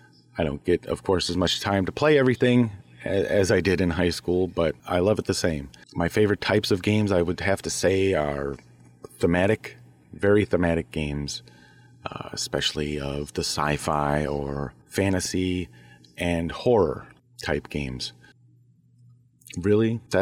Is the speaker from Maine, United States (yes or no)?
no; Chicago, Illinois, United States; I'm from Chicago. Been there my whole life. I'm 43.